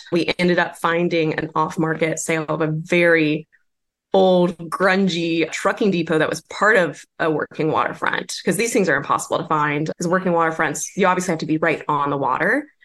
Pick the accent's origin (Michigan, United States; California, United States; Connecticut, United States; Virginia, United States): Virginia, United States; Gloucester; I grew up here in Gloucester, Virginia, right on the water.